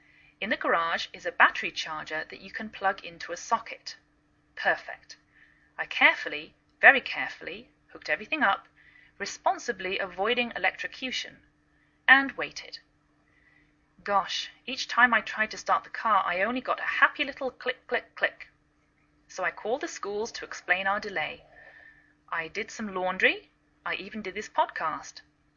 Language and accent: English; England, United Kingdom; now in United States